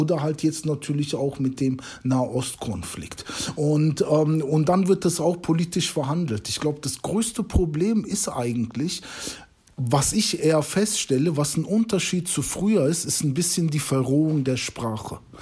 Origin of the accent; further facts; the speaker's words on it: Germany; ich bin in Deutschland geboren. Ich kenne letztendlich kein anderes Land oder habe nie in einem anderen Land gewohnt.